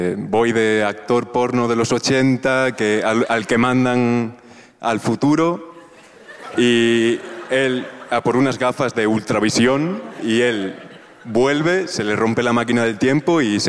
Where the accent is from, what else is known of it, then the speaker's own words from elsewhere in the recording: Cádiz, Andalusia, Spain; A ver, decir que soy gaditano